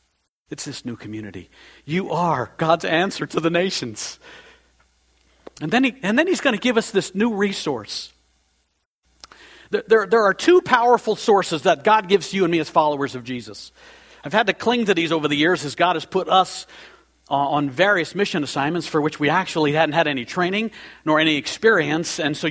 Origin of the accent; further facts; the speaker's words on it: United States; I grew up in Pagansville, USA. I'm as solid a pagan as America produced.